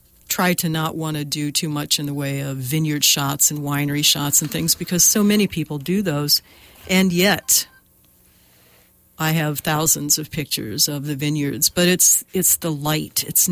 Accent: Midwest, United States; now in California, United States; I grew up in the country in the Midwest, and that really served me well because we were part of a small cluster of houses, but mostly I had open fields to play in.

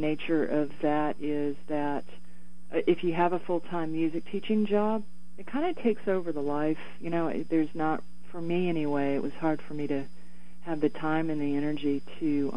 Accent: Atlanta, Georgia, United States; Well, I grew up in Atlanta, and then when I finished high school there, I went to University of Arizona in Tucson

